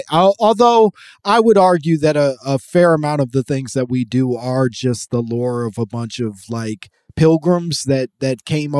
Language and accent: English; Chicago, Illinois, United States; Chicago. Yeah.